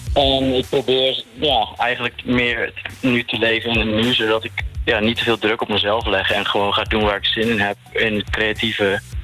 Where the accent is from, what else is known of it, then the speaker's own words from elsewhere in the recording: Lageland, Groningen, Netherlands; Ik kom oorspronkelijk uit Lageland, weet ik.